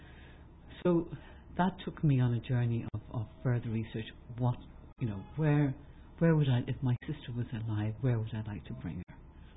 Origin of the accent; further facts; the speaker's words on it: Dublin, Leinster, Ireland; So, as you said, I'm from Dublin, I'm from Ireland